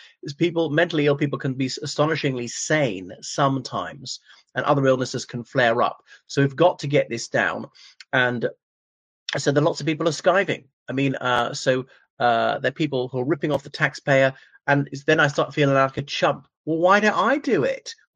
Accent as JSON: {"language": "English", "country": "Ireland", "said": "from Ireland."}